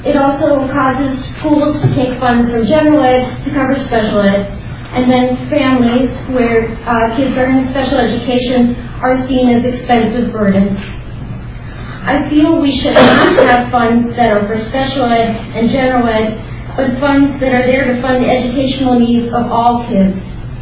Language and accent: English; St. Paul, Minnesota, United States; I'm from St. Paul, Minnesota, and my son is a second grader.